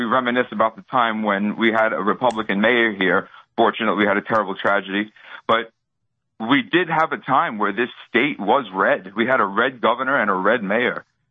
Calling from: Queens, New York, United States; I'm calling from Queens, New York

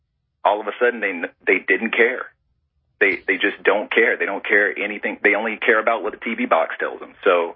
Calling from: Georgia, United States; But, I am formerly from DeKalb County, and I moved down to Coweta, which is about 30 minutes south of Fulton.

